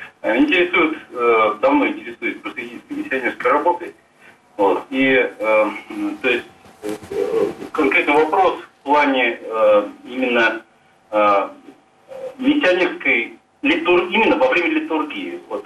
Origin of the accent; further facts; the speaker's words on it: Moscow, Russia; я из Москвы.